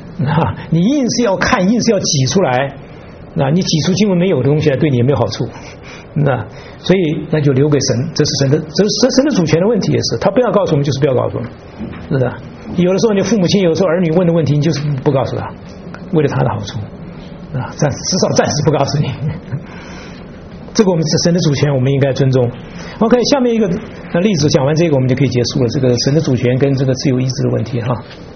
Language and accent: Chinese; China; born there; also born or lived in Taiwan; 我本来就是两岸的，我本来出生在大陆嘛，我出生在大陆，到了台湾